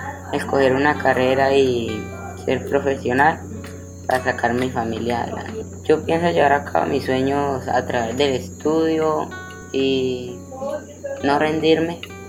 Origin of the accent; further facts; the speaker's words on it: Puerto Rico, Meta, Colombia; Nací en Puerto Rico Meta el 9 de marzo del 2004. Me crié toda mi vida allá en Puerto Rico Meta. Allá es un lugar muy bonito. Un pueblo pues no es tan grande.